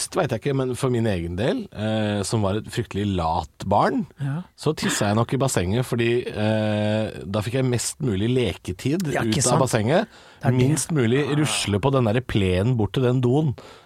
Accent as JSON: {"language": "Norwegian", "town": "Drammen", "region": "Buskerud", "country": "Norway", "tie": "born or raised there", "said": "da jeg vokste opp i Drammen på 90-tallet"}